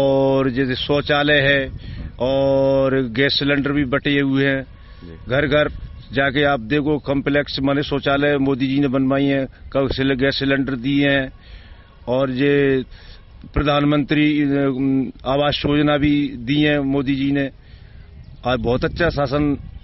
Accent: India; हम यहाँ भारत के मूल निवासी हैं, हमारे लिए कोई डर नहीं है। हम इस देश में रहेंगे, यहीं रहेंगे, यहीं मरेंगे

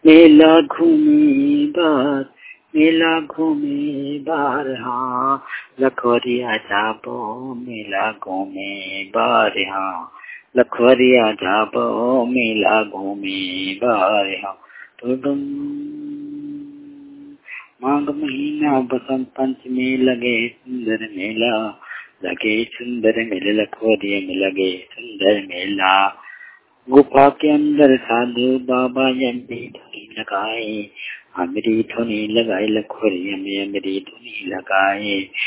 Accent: Shahdol, Madhya Pradesh, India; का रहने वाला हूँ, जिला शहडोल मेरा पड़ता है, मध्य प्रदेश।

